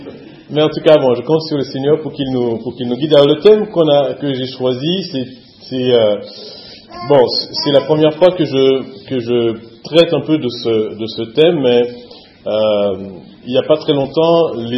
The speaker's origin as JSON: {"language": "French", "country": "Martinique", "tie": "born there", "said": "j'ai 56 ans, je suis né à la Martinique"}